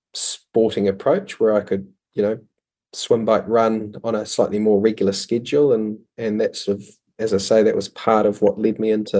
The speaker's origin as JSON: {"language": "English", "country": "New Zealand", "said": "I'm a Kiwi too"}